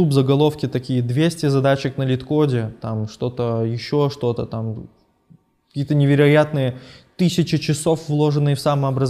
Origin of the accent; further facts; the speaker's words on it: Minsk, Belarus; moved away as an adult; Я же говорю, грубо говоря, я и прошел из Минска. Для них мой ВНЖ из-за того, что я сильно мало прожил, не значит ничего. Ничего не упрощает обычный парень из Беларуси.